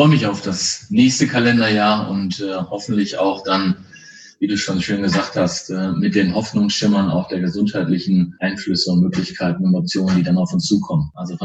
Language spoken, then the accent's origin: German; Soest, North Rhine-Westphalia, Germany; Als gebürtiger Westfaler und Soester sage ich ganz offen, ich freue mich, wenn ich wieder in die Heimat kommen darf